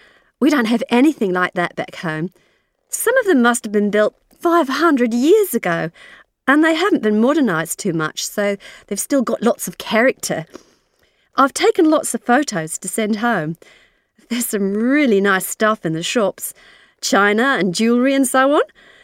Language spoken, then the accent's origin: English; Australia; Well, I don't actually live here. I'm over from Australia on holiday and I'm staying at the youth hostel here.